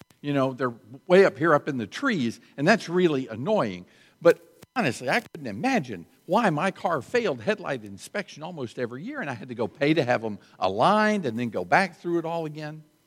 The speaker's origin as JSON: {"language": "English", "region": "Florida", "country": "United States", "tie": "born or raised there", "said": "I grew up in Florida, and we used to have in Florida, when I first started driving, the most annoying automobile inspection stations any state ever created."}